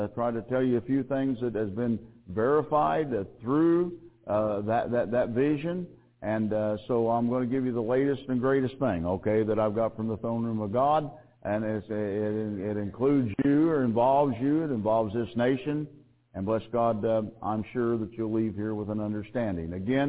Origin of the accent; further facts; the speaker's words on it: Phoenix, Arizona, United States; You know, I was here from Arizona, from Phoenix, and we have a fellowship out there